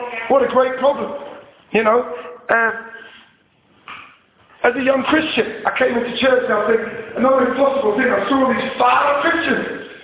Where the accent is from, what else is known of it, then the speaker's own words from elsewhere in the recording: Ireland; so I'm an Irish guy